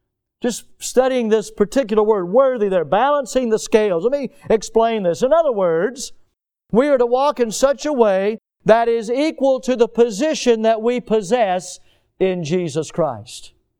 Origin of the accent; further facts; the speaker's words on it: the South, United States; accent: southern; I'm sure that my southern accent probably helped a little bit with that.